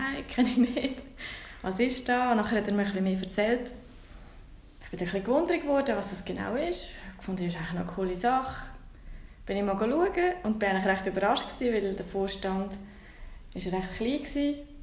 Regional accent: Aargau, Switzerland; Was ich sagen kann, ist, woher ich komme. Ich komme aus dem Aargau

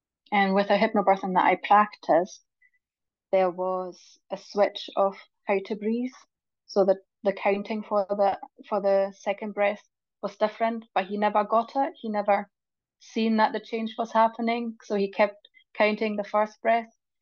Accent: Germany; moved away; well, I'm from Germany, and my mum came over for all my birth.

